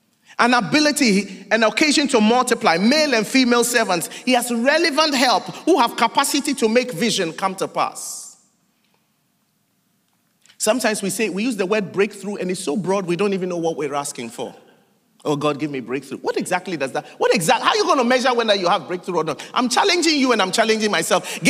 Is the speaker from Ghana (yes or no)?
yes; Ghana; Now, I'm from Ghana. I'm a migrant. I live in another person's country.